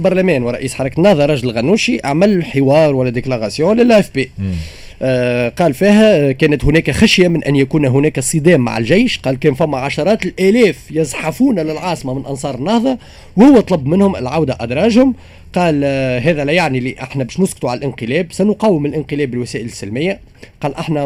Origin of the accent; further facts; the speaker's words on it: Tunisia; أنا كمواطن تونسي لاني لا انتخبت